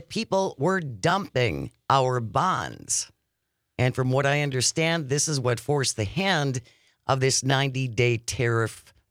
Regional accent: United States; Trust me. I'm an American. I support my president.

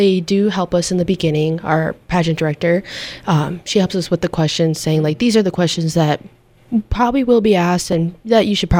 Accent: Trenčín Region, Slovakia; So I come from the Trenčín region of Czechoslovakia or Czech Republic

